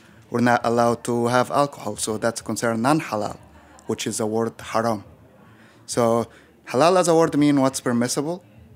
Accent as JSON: {"language": "English", "country": "Egypt", "tie": "born or raised there"}